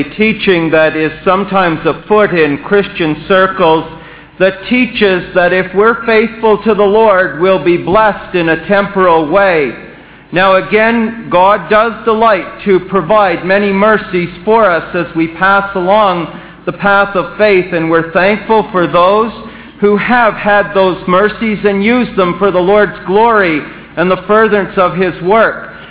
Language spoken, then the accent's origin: English; Montreal, Quebec, Canada; I grew up in Montreal, and in 1967, when Canada had its centennial, they had a World's Fair as well.